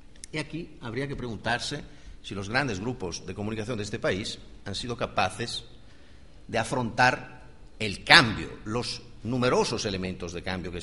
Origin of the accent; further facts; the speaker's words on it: Italy; Spanish is a second language; por ejemplo en Italia, de donde vengo yo